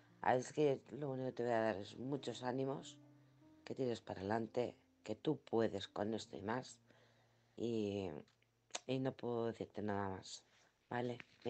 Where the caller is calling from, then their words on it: Alcorcón, Community of Madrid, Spain; de Alcorcón.